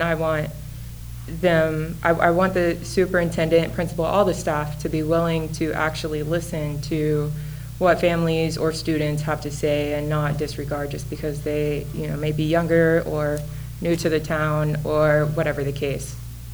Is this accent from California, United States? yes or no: no; Houston, Texas, United States; more of my bio is that I'm not from here. I'm from Texas. I'm from Houston, so a big city. This is my first small town